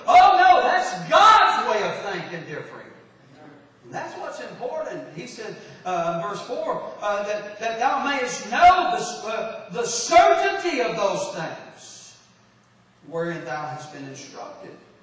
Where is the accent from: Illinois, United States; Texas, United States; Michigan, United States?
Texas, United States; born there; I was born in Bell County, Texas.